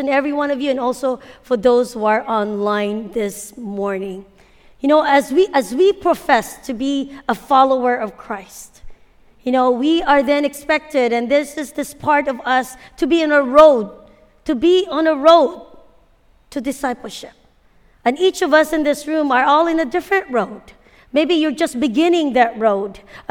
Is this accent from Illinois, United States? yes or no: no; Hawaii, United States; growing up in Hawaii, having grown here